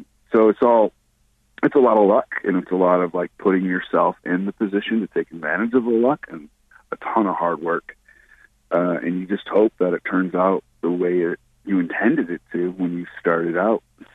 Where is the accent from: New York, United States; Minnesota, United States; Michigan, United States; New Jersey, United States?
Michigan, United States; Port Huron; yeah, you know, I grew up in Port Huron